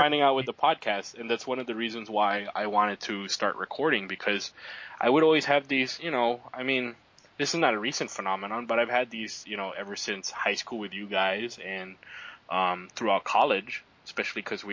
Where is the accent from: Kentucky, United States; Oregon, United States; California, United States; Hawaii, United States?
Hawaii, United States; you know, we grew up in Hawaii.